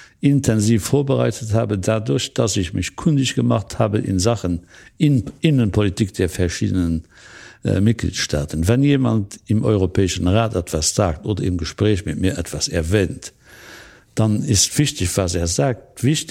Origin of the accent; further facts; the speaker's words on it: Luxembourg; Aber was wissen wir denn als Luxemburger über die Nordklappen?